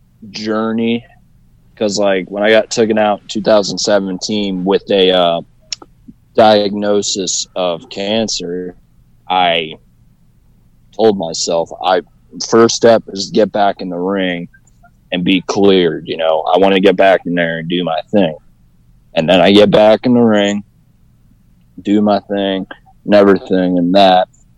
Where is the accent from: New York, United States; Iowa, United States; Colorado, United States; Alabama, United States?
Iowa, United States; Muscatine; we started booking in my hometown in Muscatine.